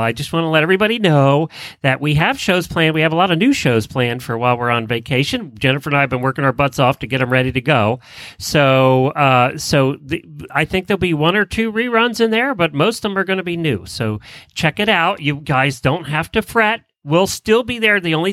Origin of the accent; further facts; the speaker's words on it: Ocala, Florida, United States; Well, it's Freestyle Friday, and I am … from Ocala, Florida.